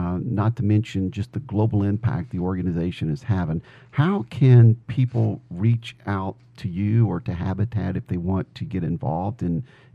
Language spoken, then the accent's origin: English; New Orleans, Louisiana, United States; I had the privilege of actually being on a build in my hometown in New Orleans post Katrina